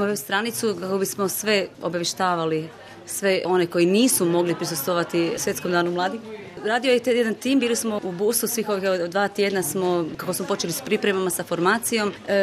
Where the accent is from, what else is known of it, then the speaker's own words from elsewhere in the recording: Croatia; dolazim iz Hrvatske.